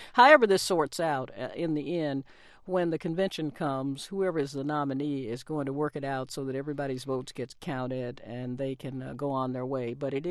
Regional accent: Tennessee, United States; He's from my home state of Tennessee

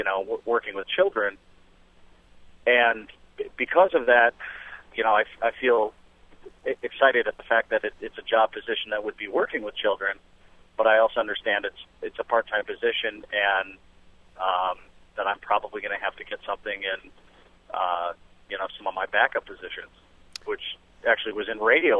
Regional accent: Green Bay, Wisconsin, United States; I'm literally on my way from Green Bay, Wisconsin, my hometown, back to the Cedar Rapids area to have a job, part-time job interview.

